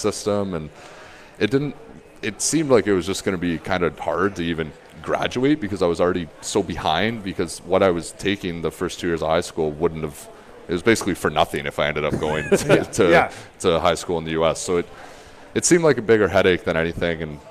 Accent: Kitchener, Ontario, Canada; Like, I grew up in Kitchener.

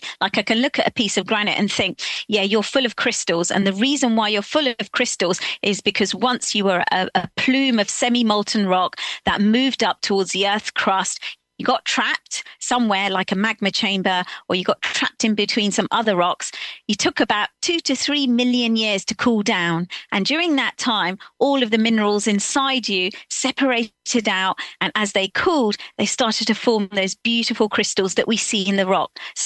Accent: Slough, South East England, United Kingdom; born or raised there

